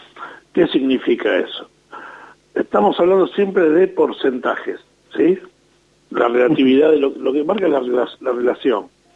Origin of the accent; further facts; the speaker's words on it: Argentina; somos argentinos y nos gusta transgredir las líneas